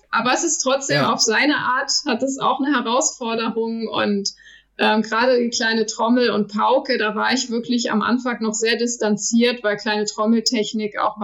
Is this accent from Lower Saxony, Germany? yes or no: yes; Lüchow, Lower Saxony, Germany; Lüchow ist meine Heimat. Ich liebe Lüchow.